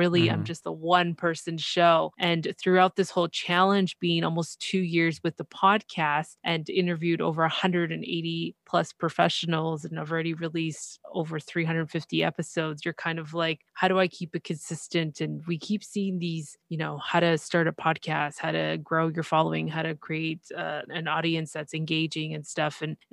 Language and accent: English; Toronto, Ontario, Canada; Specifically. So I'm from Toronto, Ontario, Canada. Toronto being the city, which most of you already heard or hear about. And Ontario is the province. I know you guys have states, but we have provinces.